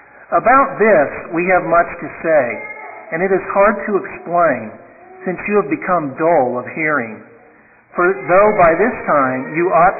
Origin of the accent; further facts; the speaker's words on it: New York, United States; When I was growing up in Long Island, I was given as one of my chores the daily responsibility of sweeping the kitchen floor after supper.